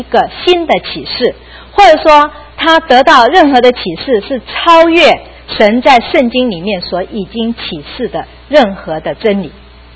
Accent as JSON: {"language": "Chinese", "country": "China", "said": "我们知道我们中国人也是很讲究这个长幼有序"}